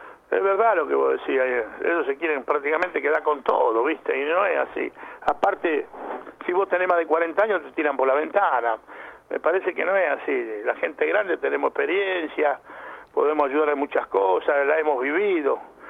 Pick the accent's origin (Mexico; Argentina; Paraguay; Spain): Argentina; Buenos Aires Province; Nosotros somos todos bonaerenses.